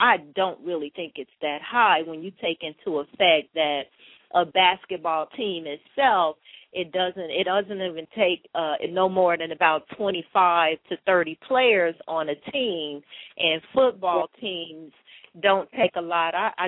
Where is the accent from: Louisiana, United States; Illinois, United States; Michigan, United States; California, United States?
Illinois, United States; Chicago; let's just take Chicago, which is my hometown, just take Chicago itself, where there is, what, about 6 million people in the Chicago area.